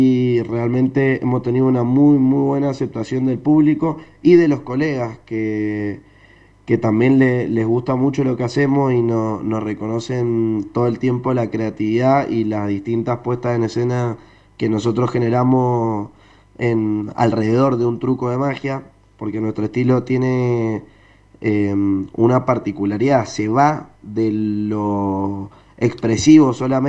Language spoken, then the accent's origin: Spanish; Mendoza, Argentina; somos dos jóvenes mendocinos